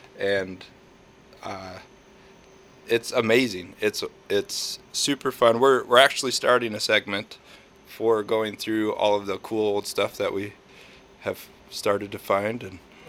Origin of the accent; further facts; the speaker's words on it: Topeka, Kansas, United States; also born or lived in Minnesota; now in Coffeyville, United States; Nope. I'm from Topeka, Kansas, and I moved up to Minnesota and met my wife, and I brought her to Coffeyville.